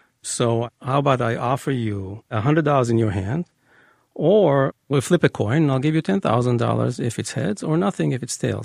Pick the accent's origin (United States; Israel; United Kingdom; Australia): Israel; first language Hebrew; English is a second language; I live in English, but my native tongue is Hebrew.